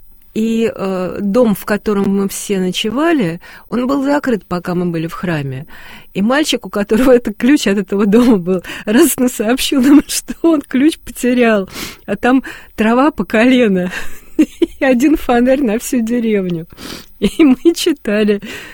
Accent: Moscow, Russia; я из семьи коренных москвичей

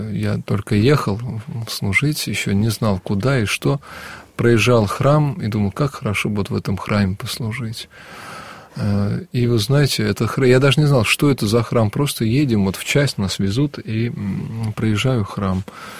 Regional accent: Vladimir, Vladimir Oblast, Russia; так как я родом из Владимира

